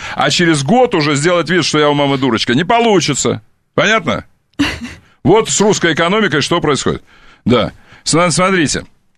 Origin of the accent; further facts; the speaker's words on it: Kerch, Crimea, Ukraine; born there; Знаешь, что я родился в Пантикопее?